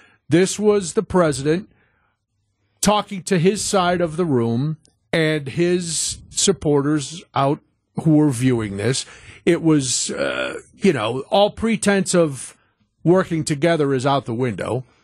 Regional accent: United States; because I'm an American

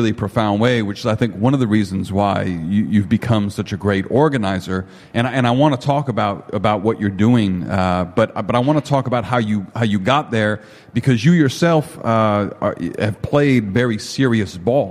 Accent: Chicago, Illinois, United States; when he found out that I was from Chicago

